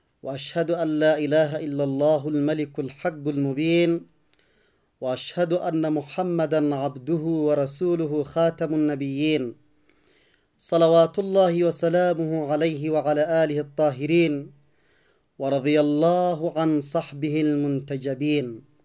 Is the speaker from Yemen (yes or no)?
yes; Yemen; بلدنا اليمن وعلى شعبنا اليمني العزيز